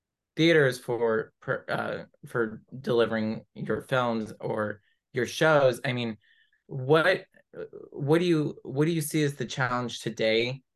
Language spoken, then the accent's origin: English; Dallas, Texas, United States; I've been lucky growing up in Dallas and living in Dallas